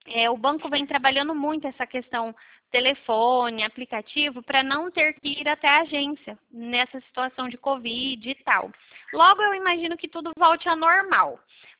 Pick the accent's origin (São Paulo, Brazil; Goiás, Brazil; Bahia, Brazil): São Paulo, Brazil; eu sou daqui de São Paulo